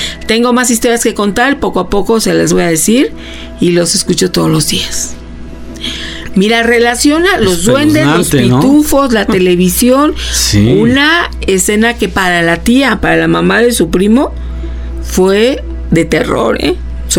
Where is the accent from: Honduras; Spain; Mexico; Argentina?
Mexico; Xalapa, Veracruz; Soy de Jalapa, Veracruz, y cuando era niño en México una vez nos dejaron solos